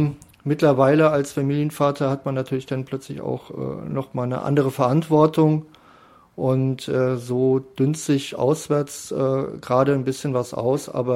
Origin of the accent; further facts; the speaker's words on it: Rhineland-Palatinate, Germany; ich komme ja nicht aus Mönchengladbach, sondern der Fanclub Lorelei ja auch nicht. Wir sind aus Rheinland-Pfalz an der Grenze zu Hessen